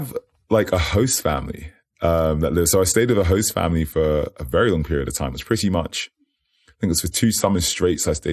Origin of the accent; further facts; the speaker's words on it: United Kingdom; And yes, I am British. But I would say I'm in it, but not of it, if that makes sense. I got the opportunity to grow up in a few places.